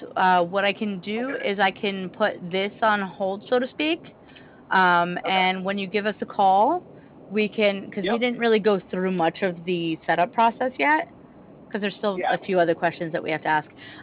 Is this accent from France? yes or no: yes; France; I'm from France, so, I mean, it kind of makes sense.